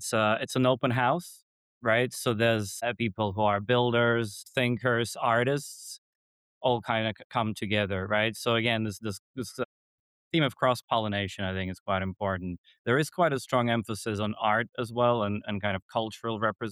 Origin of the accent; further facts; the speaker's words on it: Latvia; English is a second language; now in United Kingdom; so I'm originally from Latvia